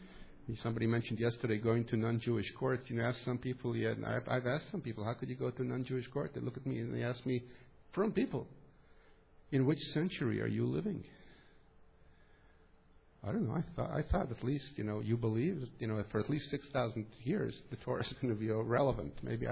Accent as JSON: {"language": "English", "town": "Montreal", "region": "Quebec", "country": "Canada", "tie": "born or raised there", "said": "I was a boy, I was 16, 17, I grew up in Montreal"}